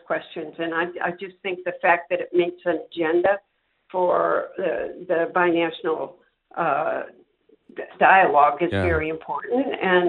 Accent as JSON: {"language": "English", "town": "St. Clair", "region": "Michigan", "country": "United States", "tie": "born or raised there", "said": "Look, I grew up on the St. Clair. I grew up in St. Clair on the St. Clair River."}